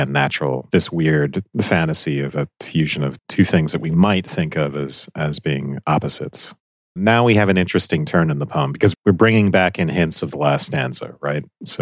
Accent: Georgia, United States; Well, I'm from Georgia, so I'm allowed to say these things.

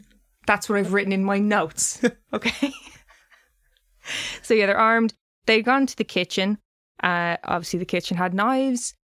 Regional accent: Ireland; I'm saying crack because I'm Irish, all right?

